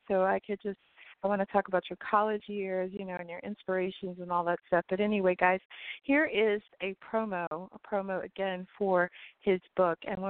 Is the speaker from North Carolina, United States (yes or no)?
no; Miami, Florida, United States; And I'm from Miami, and that's probably one of the main reasons, because everybody kind of hung out together